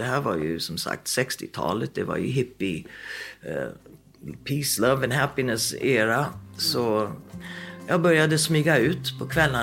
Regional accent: Stockholm, Stockholm County, Sweden; Jag föddes i Sverige, i Stockholm. Bodde i Hässelby med en ensamstående mamma som jobbade väldigt, väldigt hårt.

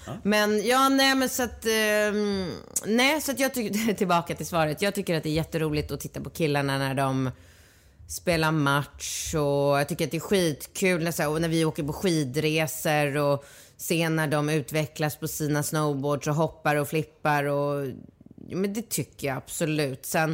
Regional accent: Sweden; born there; Jag är född i Sverige

